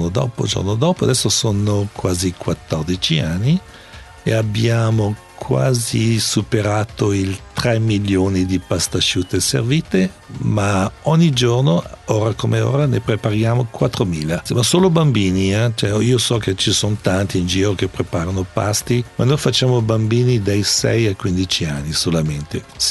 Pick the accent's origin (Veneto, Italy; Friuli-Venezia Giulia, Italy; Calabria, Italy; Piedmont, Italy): Veneto, Italy; San Bonifacio; also born or lived in France; Francia per un 16 anni, e ho vissuto là, ho fatto le scuole là. Però quando avevo 11 anni sono ritornato a San Bonifacio, per cui io francese, italiano in me.